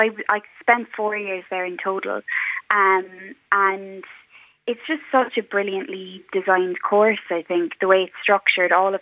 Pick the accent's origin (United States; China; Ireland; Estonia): Ireland; Cork, Munster; So I grew up in Cork